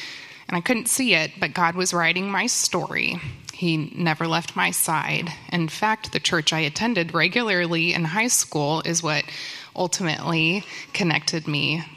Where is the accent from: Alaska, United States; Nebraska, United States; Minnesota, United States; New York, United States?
Nebraska, United States; Omaha; I grew up in Omaha, Nebraska.